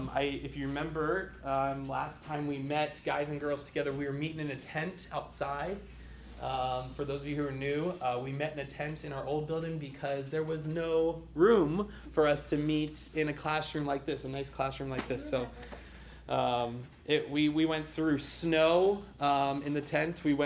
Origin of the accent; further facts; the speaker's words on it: Florida, United States; also born or lived in Ohio; I grew up in Florida. I was born in Ohio. I grew up in Florida. Lived my entire life, most of my life in Florida. Moved here to the Midwest